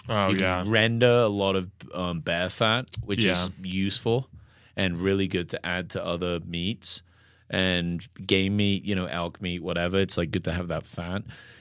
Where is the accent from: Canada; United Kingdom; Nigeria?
United Kingdom; England; now in United States; knowing very little and that I'm English